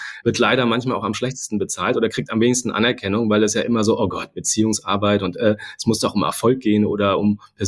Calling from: Hamburg, Germany; Und ich bin aus Hamburg zugeschaltet, insofern hätte ich mich auch mit einem Moin melden können gerade.

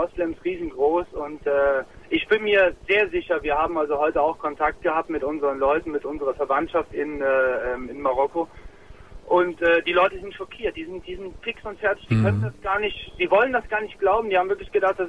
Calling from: Germany; Ich rufe aus Deutschland an und der Grund ist mit uns auch, ich bin Moslem, ich bin Deutscher und bin Moslem.

